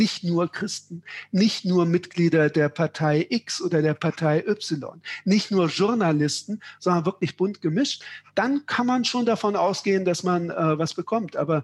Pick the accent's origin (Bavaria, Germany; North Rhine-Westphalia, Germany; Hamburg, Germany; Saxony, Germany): Hamburg, Germany; born there; die sitzt in Hamburg, meiner Geburtsstadt übrigens